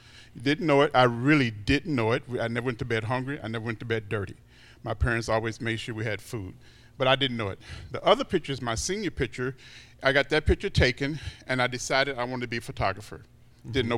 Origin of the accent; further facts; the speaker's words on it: East St. Louis, Illinois, United States; now in O'Fallon, United States; I'm from, I actually live in O'Fallon now. I grew up in East St. Louis, Brooklyn, Illinois, in East St. Louis.